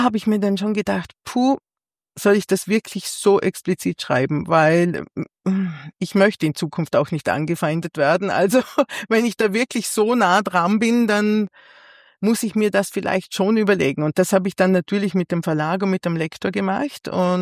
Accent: Vienna, Austria; dann die ganze Donau entlang bis nach Wien in meine alte Heimat

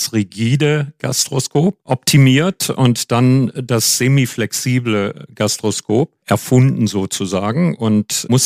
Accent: Frankfurt, Hesse, Germany; also born or lived in Heidelberg; Ich bin aus der Frankfurter Gegend, hatte seinerzeit in Frankfurt angefangen zu studieren, war dann immer schon ein bisschen rastlos gewesen, nach ein paar Semestern nach Heidelberg gewechselt

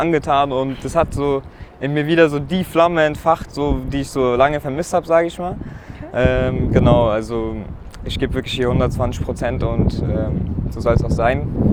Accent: Iran; dann meine Heimat, Iran.

